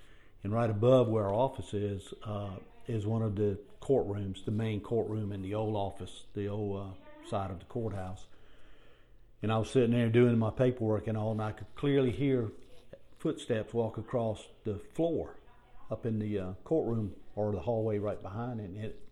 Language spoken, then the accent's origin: English; United States; I was born and raised in Berkeley County.